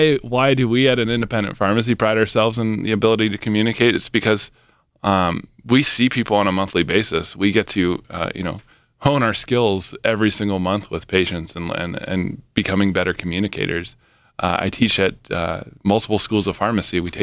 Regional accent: Somerset, Pennsylvania, United States; Originally from Somerset, Pennsylvania. That's where I first got my pharmacy experience too.

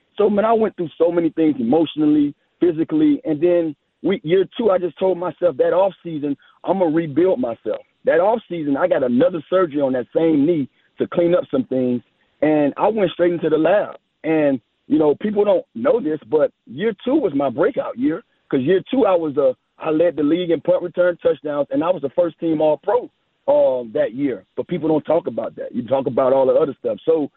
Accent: Miami, Florida, United States; now in New York, United States; Born and raised in Miami, played college ball in Miami. now I'm in the Big Apple

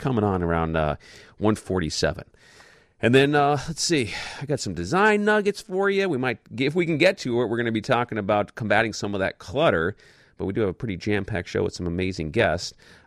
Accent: New York, United States; now in Chicago, United States; There's a lot of them here in Chicago, but there are a lot in New York, which is my hometown, and the surrounding areas.

